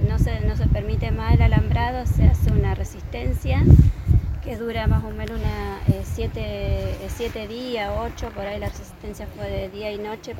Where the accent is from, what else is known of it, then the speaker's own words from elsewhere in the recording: Chubut, Argentina; bueno, yo soy del paraje de Alto Chubut, allá tengo toda mi familia.